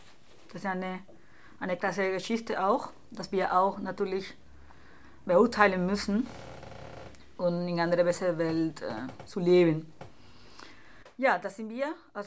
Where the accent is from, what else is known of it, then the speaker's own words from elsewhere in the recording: Colombia; German is a second language; now in Germany; ich komme aus Kolumbien, ich wohne seit mehr als ein Jahr in Deutschland.